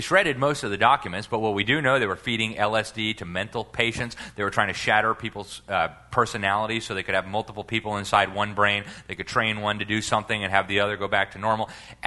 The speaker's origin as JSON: {"language": "English", "country": "Mexico", "tie": "born or raised there", "said": "And you know, I grew up in Mexico. They have total gun control down there."}